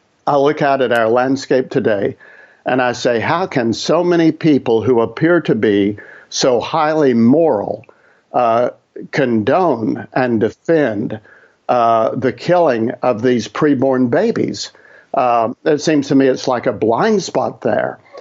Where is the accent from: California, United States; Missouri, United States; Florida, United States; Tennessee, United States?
Tennessee, United States; I grew up in East Tennessee, Northeast Tennessee, and that is a very mountainous region that's in the Appalachians.